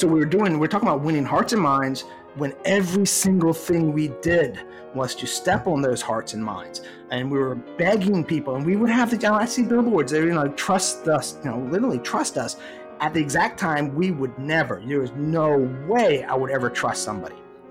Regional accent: Savannah, Georgia, United States; I grew up in Savannah, born and raised, and I was a beach lifeguard

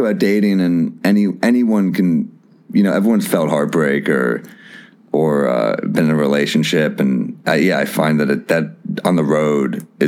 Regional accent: New York City, New York, United States; I'm from New York City. I'm a stand-up comic. I still live here, obviously.

